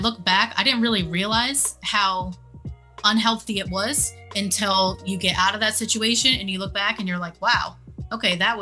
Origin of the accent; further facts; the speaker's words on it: Maine, United States; now in Pennsylvania, United States; I originally grew up in a really small town in Maine, but now I am in central Pennsylvania.